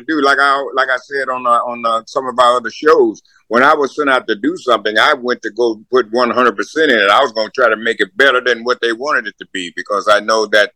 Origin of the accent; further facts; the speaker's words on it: the South, United States; Because when I went there, you know, I came from the South.